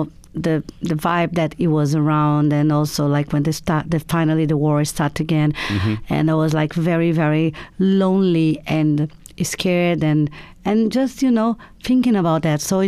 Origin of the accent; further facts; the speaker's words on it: New York, United States; born there; the whole story with New York, the romance, started when I was born in New York.